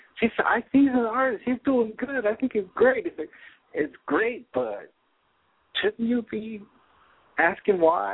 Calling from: Connecticut, United States; Hello, this is … I'm calling from Connecticut.

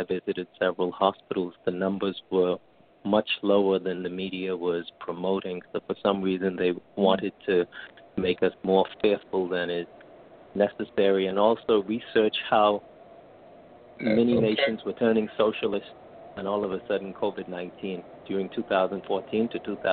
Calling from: New York, United States; New York.

